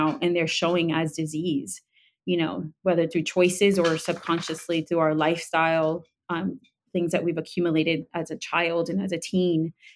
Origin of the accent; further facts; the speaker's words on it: New York City, New York, United States; could identify very early on with a very loving, large, vibrant Dominican family, immigrant family growing up in New York City.